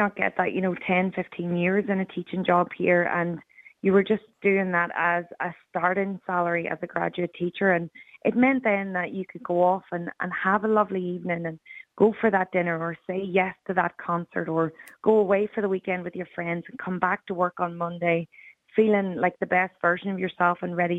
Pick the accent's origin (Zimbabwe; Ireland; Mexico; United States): Ireland; now in Australia; I had to slow my accent down. And every time I came home to Ireland for a holiday, I'd come back and my accent had sped up again. So they taught me to slow things down, to pronounce my vowels. And I learned a lot of Aussie slangs. And I'm now an Australian citizen, so I'm a proud Aussie myself.